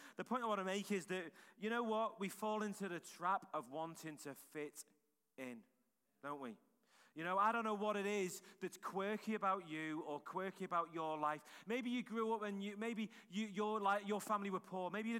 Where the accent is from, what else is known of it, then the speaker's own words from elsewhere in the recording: Liverpool, North West England, United Kingdom; I was growing up in Liverpool, and I was probably about 14 at that point